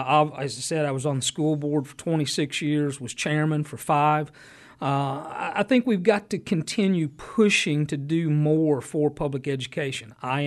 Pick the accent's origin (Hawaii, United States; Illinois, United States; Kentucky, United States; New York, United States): Kentucky, United States; Sandy Hook; I grew up in Elliott County in Sandy Hook.